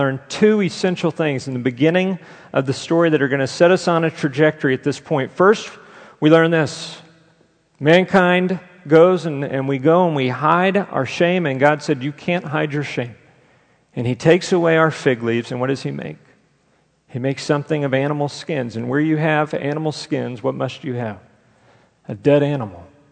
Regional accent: Texas, United States; We grew up in Texas, so on Christmas Day, what do you buy a kid in Texas? You buy him a gun.

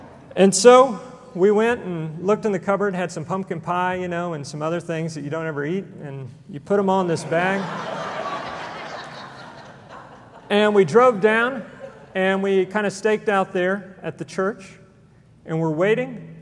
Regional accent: Conroe, Texas, United States; I grew up in Conroe, Texas, which is north of Houston.

